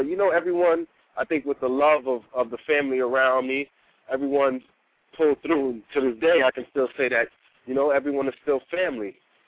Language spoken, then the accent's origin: English; Harlem, New York, United States; Yeah, Harlem was tough. I grew up, parents